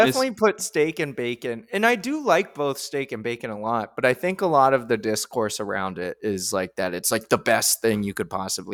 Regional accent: Texas, United States; Growing up in Texas, it wasn't that way.

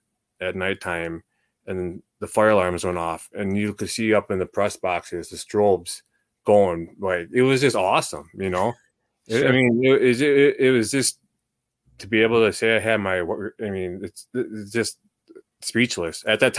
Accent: Madison, Wisconsin, United States; now in De Pere, United States; live in De Pere, which is south. I'm like 10 minutes from Lambeau, if I'm going above the speed limit. but I'm from the Madison area.

